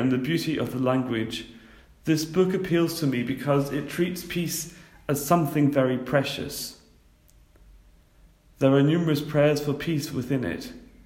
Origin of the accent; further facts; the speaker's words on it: Northern Ireland, United Kingdom; I come from Northern Ireland and I remember too well the troubles.